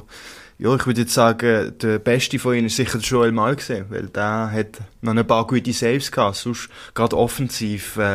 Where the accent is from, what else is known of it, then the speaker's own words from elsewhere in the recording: Basel area, Switzerland; ich bin hier in der Region aufgewachsen und ich weiss genauso wie ihr auch, dass der Verein sehr wichtig ist für die Region Basel-Land, Basel-Stadt.